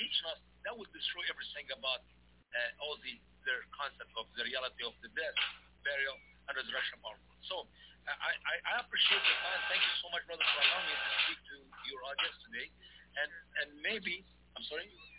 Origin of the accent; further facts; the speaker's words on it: Egypt; English is a second language; as I live in Egypt and I grew up in Egypt in school, in college, even I studied Sharia, Islamic law